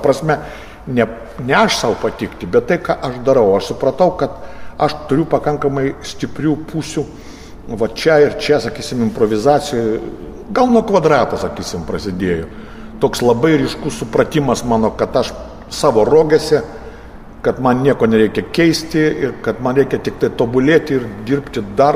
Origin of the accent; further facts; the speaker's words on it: Kaunas, Kaunas County, Lithuania; gimiau tokiam ypatingam rajone, Šančiuose aš užaugau.